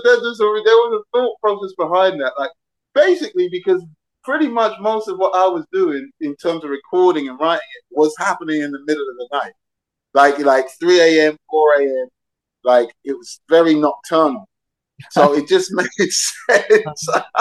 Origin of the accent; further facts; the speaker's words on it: Barking, London, United Kingdom; born there; I was born just outside London, a place called Essex, which is it's weird because where I was born, I was born in Barking Hospital, but then right down the road is Romford, which is a London borough